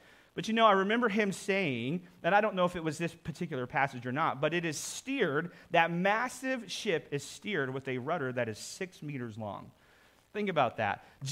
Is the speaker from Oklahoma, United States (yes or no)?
yes; Oklahoma, United States; You know, I grew up in Oklahoma, and often Oklahoma experiences drought.